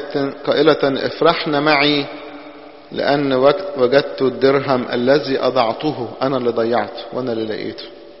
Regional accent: Upper Egypt, Egypt; كان ممكن يكون الأرضية من الطين زي الأرياف عندنا في الصعيد

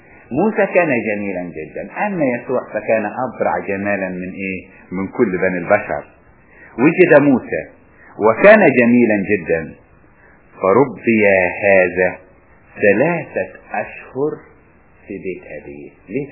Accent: Upper Egypt, Egypt; انا لما كنت امشي عندنا في الصعيد

